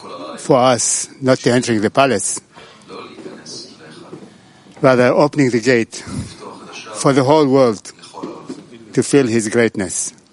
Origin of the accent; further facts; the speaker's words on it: Australia; We're here from Australia. We have traveled a long way to come to be with all the friends here.